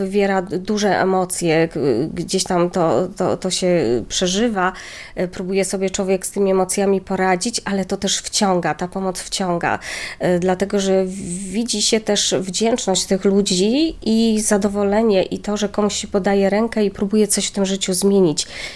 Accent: Subcarpathian Voivodeship, Poland; ja pochodzę z Podkarpacia, więc tam takie korzenie mocno też katolickie, wychowanie wśród sióstr, służebniczek

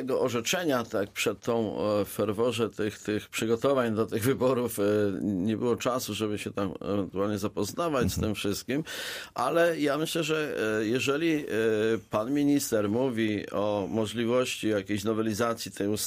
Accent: Żary, Lubusz Voivodeship, Poland; W Żarach, ja jestem z Żar, tak

